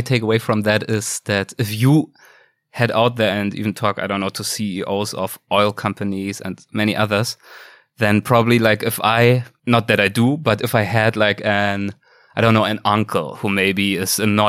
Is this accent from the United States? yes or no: no; Germany; in Germany, in my home country